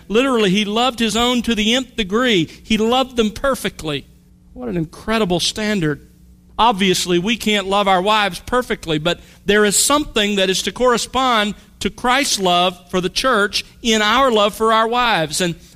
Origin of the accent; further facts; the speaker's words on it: Mobile, Alabama, United States; born or raised there